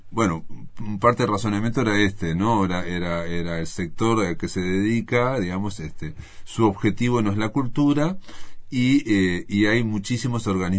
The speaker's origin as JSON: {"language": "Spanish", "town": "Fray Bentos", "region": "Río Negro", "country": "Uruguay", "said": "yo soy de Fray Vente, le decimos Kentucky."}